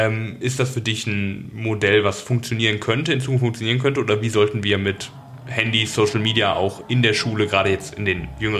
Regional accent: Solingen, North Rhine-Westphalia, Germany; ich komme aus Solingen

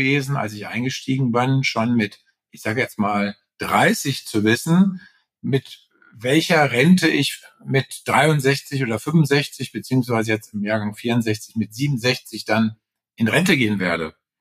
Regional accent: Frankfurt, Hesse, Germany; also Frankfurt, Sachsenhausen, wo ich groß geworden bin, also der südliche Teil von Frankfurt

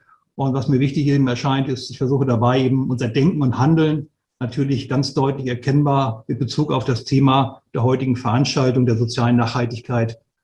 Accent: Flensburg, Schleswig-Holstein, Germany

